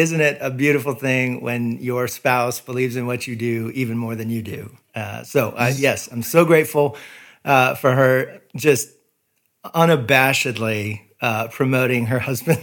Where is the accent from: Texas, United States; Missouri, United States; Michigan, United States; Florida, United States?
Florida, United States; But starting in first grade, I grew up in Florida and then met my wife.